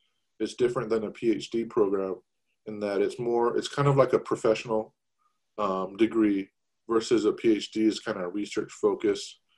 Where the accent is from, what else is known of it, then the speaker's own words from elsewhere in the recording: Parker, Arizona, United States; now in Tempe, United States; I'm originally from Western Arizona, Parker, Arizona, which is on the Colorado River Indian Reservation. So I am an enrolled tribal member and citizen of the Colorado River Indian Tribes.